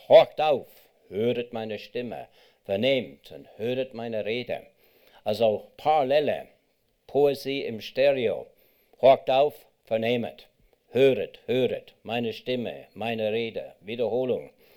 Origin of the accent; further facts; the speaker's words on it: Kingston, Ontario, Canada; also born or lived in Toronto; Ich bin in Kanada geboren, zwar in Toronto, aber nicht dort gelebt. Aufgewachsen bin ich in Kingston, Ontario, am anderen Ende vom Ontario See.